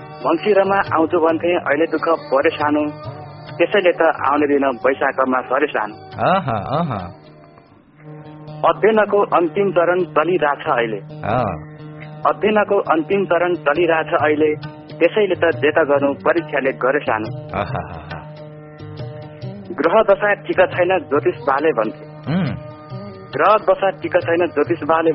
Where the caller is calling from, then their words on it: Bharatpur, Bagmati, Nepal; म यही भरतपुरबाट